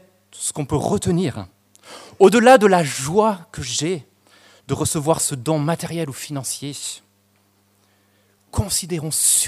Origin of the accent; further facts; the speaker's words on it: France; on n'est pas aidé par le fait qu'on est français